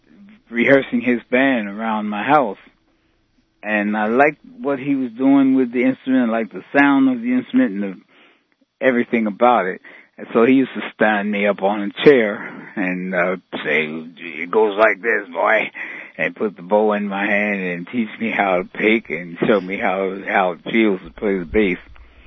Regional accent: Philadelphia, Pennsylvania, United States; Oh, when I was young. You know, I'm from Philadelphia.

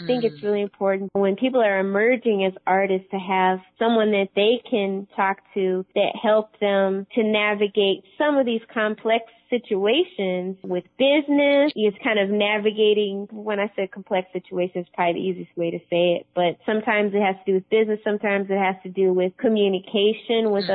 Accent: Syracuse, New York, United States; And so I actually spent a lot of time in Chicago growing up. Even if I lived in Syracuse, I would go to Chicago in the summer.

